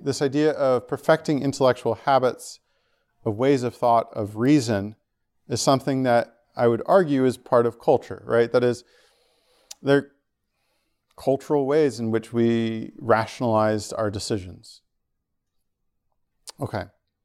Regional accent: New Jersey, United States; Again, like I'm from New Jersey, right?

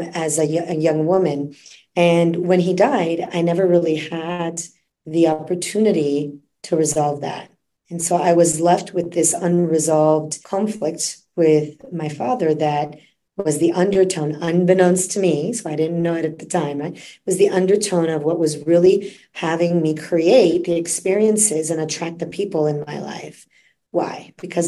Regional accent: Florence, Tuscany, Italy; I was born and raised in Florence, Italy.

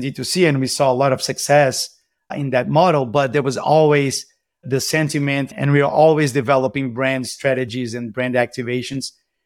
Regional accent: Brazil; English is a second language; now in United States; As you can tell from my accent, I'm not originally from the US. I am from Brazil.

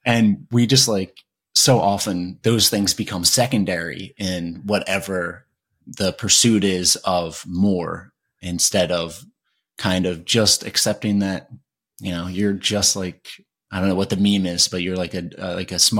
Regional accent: Philadelphia, Pennsylvania, United States; And whenever I'm back in Philly, like I'm from Philly, but I go back to Philly

